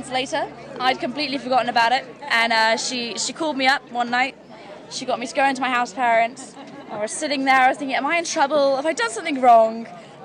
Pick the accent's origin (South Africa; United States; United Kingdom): United Kingdom; England